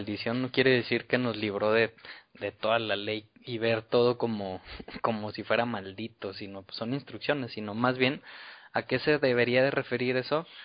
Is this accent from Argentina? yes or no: no; Mexico City, Mexico; No, no, ¿verdad? Soy de la Ciudad